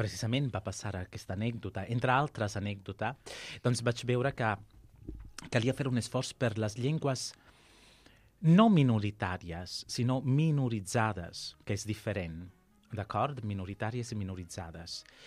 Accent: Sicily, Italy; first language Sicilian; Catalan is a second language; Perquè jo estic veient morir la meva llengua, que és el sicilià.

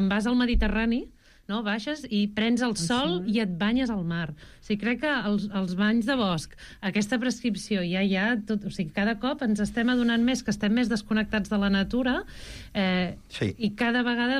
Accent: Barcelona, Catalonia, Spain; la meva família és del Berguedà, el meu avi era pagès, i jo he nascut i crescut a Barcelona

